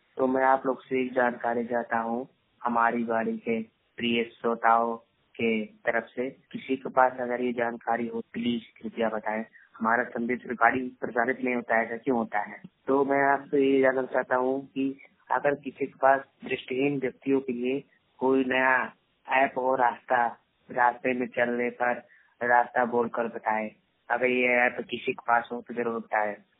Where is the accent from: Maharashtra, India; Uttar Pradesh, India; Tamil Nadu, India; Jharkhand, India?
Uttar Pradesh, India; मेरा जिला सिद्धार्थ नगर है